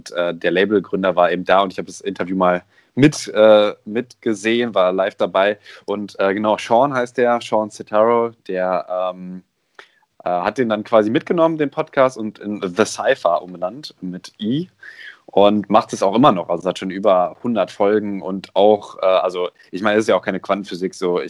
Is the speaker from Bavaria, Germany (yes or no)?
no; North Rhine-Westphalia, Germany; now in Stuttgart, Germany; Ich bin in NRW groß geworden. In der Nähe von Hamm.